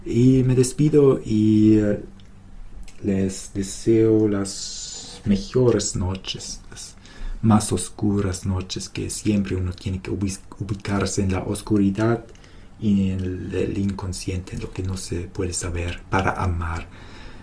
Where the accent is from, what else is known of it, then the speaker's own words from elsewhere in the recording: Germany; Spanish is a second language; como alemán yo siempre me voy. Siempre voy siguiendo las leyes, las normas